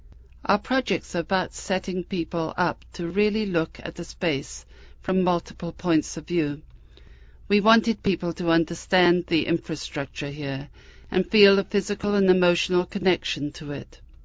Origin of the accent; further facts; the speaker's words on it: Northeast, United States; now in Phoenix, United States; Because we're from Northeast and the heat is savage in Phoenix